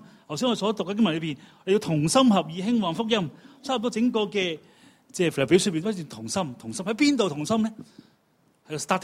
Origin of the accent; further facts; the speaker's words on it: Hong Kong; 我哋咧系为咗香港祷告，我哋喺呢一度成长，我哋爱呢个家